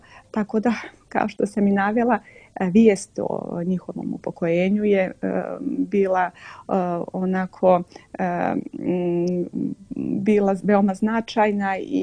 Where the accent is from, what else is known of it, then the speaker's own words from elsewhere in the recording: Montenegro; kad bi god rekla da sam porijeklom iz Crne Gore